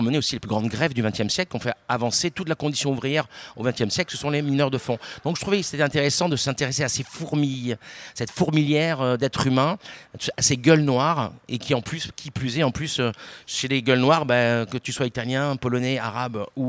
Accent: Montauban, Occitanie, France; born there; also born or lived in Saint-Jean-Pied-de-Port; Je suis né à Montauban, mais je suis aussi du Pays-Bas, Saint-Jean-Pied-de-Port.

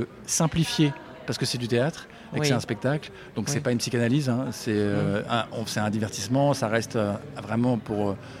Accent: Paris, Île-de-France, France; Moi, je suis parisien, donc enfin, je suis beaucoup à Paris, donc c'est pas pareil le climat.

